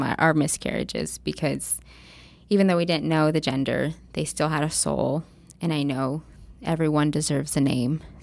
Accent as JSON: {"language": "English", "town": "Fairbury", "country": "United States", "tie": "born or raised there", "said": "You know, the people I knew from my hometown, just so nice."}